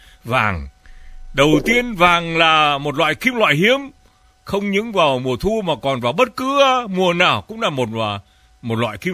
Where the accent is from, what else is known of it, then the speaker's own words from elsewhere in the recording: Nam Định, Vietnam; Tôi sinh tại miền Bắc. Quê của tôi, quê của tôi là quê xứ Nam Định, thưa anh Lộc Vàng. Quê của tôi, nhà tôi sang đến nhà mấy ông lớn cộng sản ngày xưa, gần lắm.